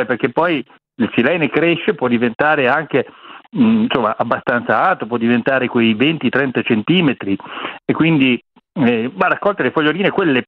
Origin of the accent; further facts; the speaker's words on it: Tuscany, Italy; Ad esempio nella provincia di Arezzo, anzi ad Arezzo, che è il mio capoluogo di provincia, lo chiamano il minuto